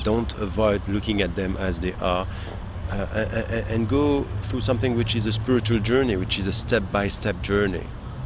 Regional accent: Switzerland; I was born and raised in Switzerland.

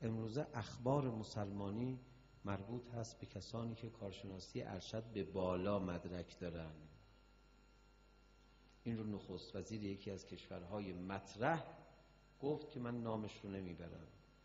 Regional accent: Iran; بعد اون میدونست ما ایرانی هستیم

